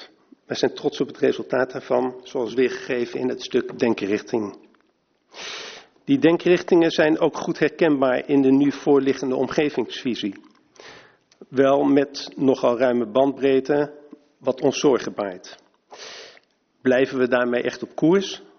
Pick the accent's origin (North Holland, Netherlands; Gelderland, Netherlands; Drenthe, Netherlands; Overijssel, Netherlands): North Holland, Netherlands; Hilversum; geboren en getogen in Hilversum Zuidoost.